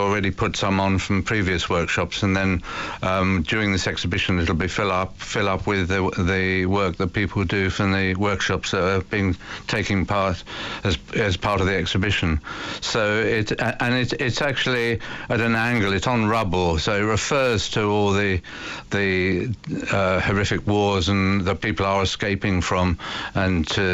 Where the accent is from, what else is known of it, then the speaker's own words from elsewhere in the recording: United Kingdom; We're implicated all the time, I think, and we make work in which we're implicated by being British.